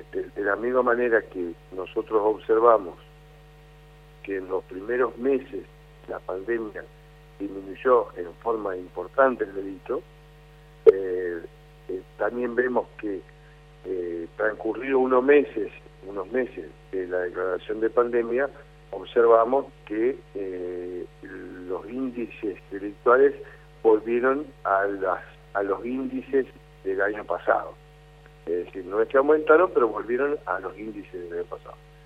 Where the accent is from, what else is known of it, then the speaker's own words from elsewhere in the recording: Concordia, Entre Ríos, Argentina; de Concordia, de mi ciudad natal